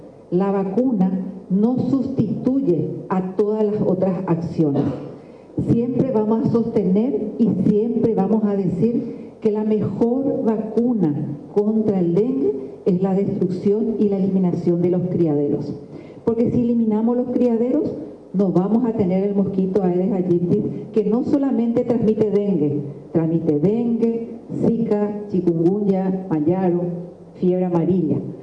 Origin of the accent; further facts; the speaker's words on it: Paraguay; hay que sentirnos orgullosos como paraguayos, porque el gobierno de Paraguay